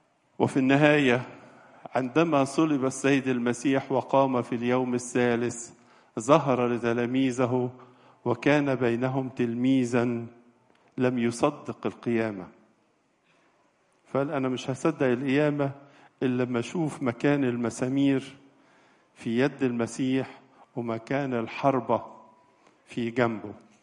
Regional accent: Egypt; نحن كمصريين شعب متدين ونحب الله كثيرا

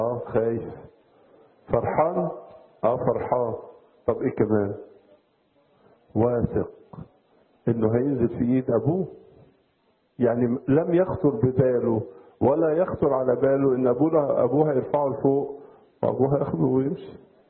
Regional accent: Egypt

